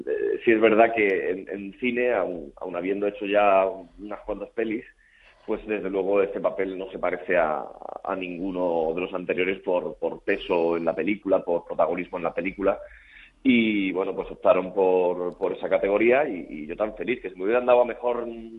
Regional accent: Murcia, Region of Murcia, Spain; Así que espero que todos los murcianos se acerquen al teatro ese día

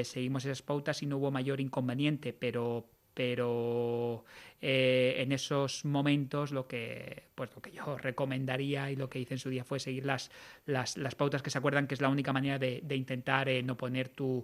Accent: Region of Murcia, Spain; now in New York, United States; sí somos varios murcianos que estamos viviendo en Nueva York

